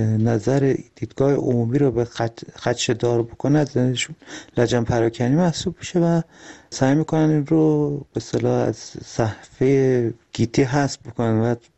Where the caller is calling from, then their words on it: Tehran, Tehran Province, Iran; از تهران هستم، درود بر شما.